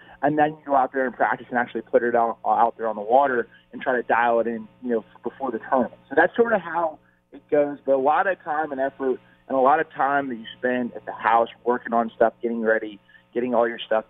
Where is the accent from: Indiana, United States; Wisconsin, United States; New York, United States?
Indiana, United States; Indianapolis; So I grew up in Indianapolis, Indiana.